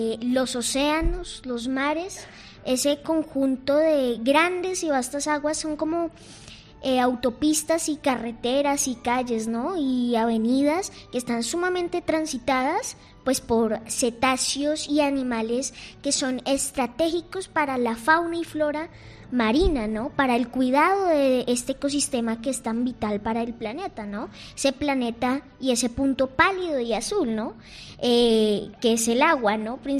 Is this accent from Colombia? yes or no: yes; Villeta, Cundinamarca, Colombia; born or raised there; also born or lived in Bogotá, Colombia